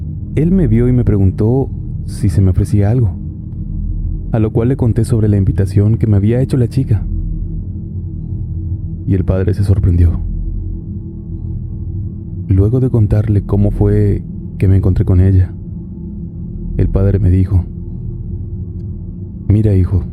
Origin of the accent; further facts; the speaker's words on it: Nuevo Laredo, Tamaulipas, Mexico; now in United States; Soy de Nuevo Laredo, pero ya hace bastante tiempo que me pasé del otro lado para vivir en Texas.